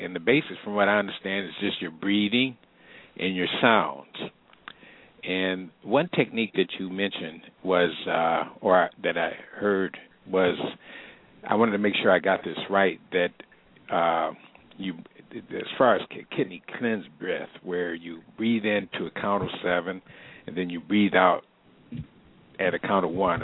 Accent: Toledo, Ohio, United States; I'm from Toledo, Ohio.

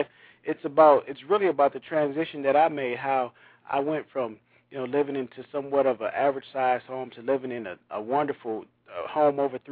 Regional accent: Saginaw, Michigan, United States; 20% of the proceeds go to my hometown of Saginaw, Michigan, to the City Rescue Mission.

